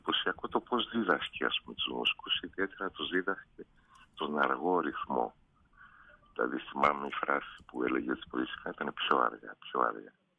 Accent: Crete, Greece; του είπα ότι είμαι από την Κρήτη

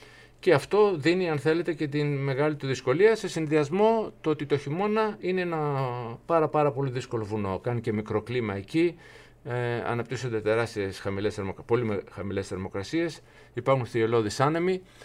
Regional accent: Greece; που καλέστηκα εγώ ως Έλληνας εκεί.

